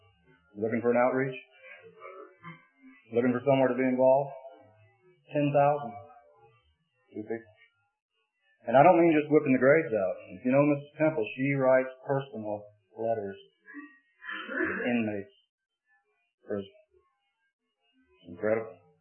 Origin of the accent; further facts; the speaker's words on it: Jacksonville, Florida, United States; I got a bus ticket to go back to my hometown of Jacksonville.